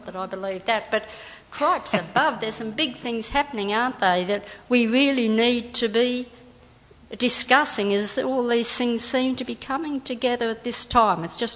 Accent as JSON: {"language": "English", "town": "Albury", "region": "New South Wales", "country": "Australia", "said": "I'm from Albury Wodong at the start of the Murray there"}